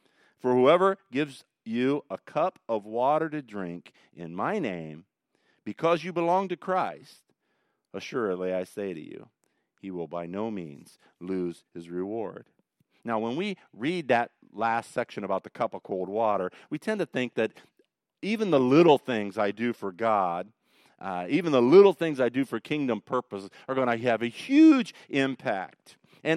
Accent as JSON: {"language": "English", "country": "United States", "said": "I'm just an American dude who's trying to change everybody to be like me."}